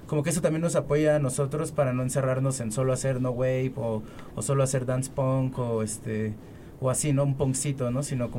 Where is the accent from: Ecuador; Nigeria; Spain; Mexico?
Mexico; Ecatepec, State of Mexico; Yo soy de Ecatepec y los demás pues somos de otras partes, ¿no?